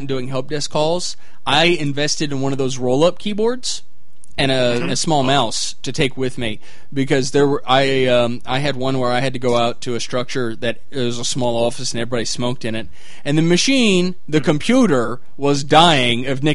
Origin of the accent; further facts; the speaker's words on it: Kentucky, United States; I'm from Kentucky. I don't know how to pronounce these weird European shit.